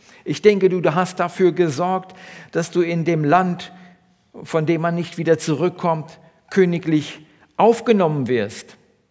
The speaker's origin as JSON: {"language": "German", "region": "Lower Saxony", "country": "Germany", "said": "Bei uns in der Nähe, wo ich herkomme, gibt es ein Dorf und dieses Dorf heißt Eschede. Und Eschede liegt an der Bahnlinie von Hannover nach Hamburg."}